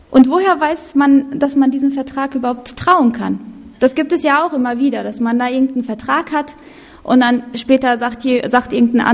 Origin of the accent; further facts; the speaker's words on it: Germany; Wir sind ja in Deutschland. Wir sind Deutsche und wir mögen es gerne schwarz auf weiß.